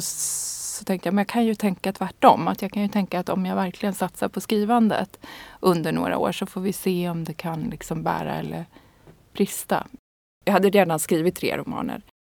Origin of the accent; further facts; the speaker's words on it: Sundsvall, Västernorrland County, Sweden; det började ju nog här i Sundsvall, där jag är uppvuxen